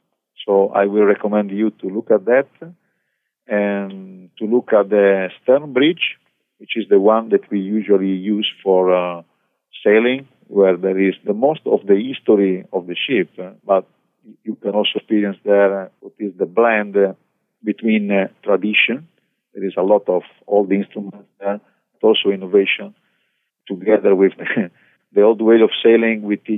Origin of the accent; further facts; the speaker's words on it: Sardinia, Italy; In Italy, I'm from Sardinia, from an island, so I had already some experience on a ferry, but just for a few hours.